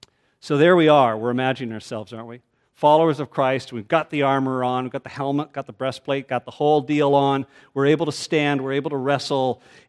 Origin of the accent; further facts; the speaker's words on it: Ontario, Canada; the family I grew up in Eastern Ontario.